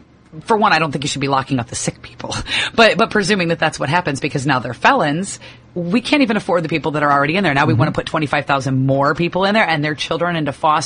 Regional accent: Indiana, United States; I come from Indiana. There's no decrim. There's no medical marijuana law.

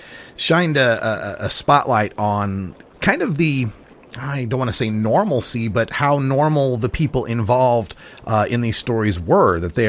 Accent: Idaho, United States; You know, I come from Idaho, where you had to be extremely closeted about your cannabis use

